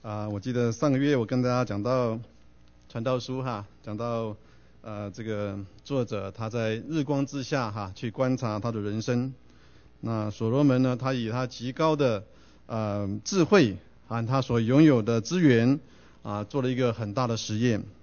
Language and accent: Chinese; China; 我们中国人哈，常常在逢年过节的时候呢，都会彼此问候哈